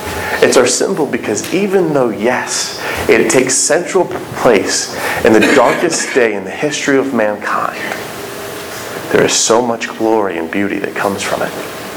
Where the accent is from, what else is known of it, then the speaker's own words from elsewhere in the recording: Indiana, United States; I'm of course from Indiana.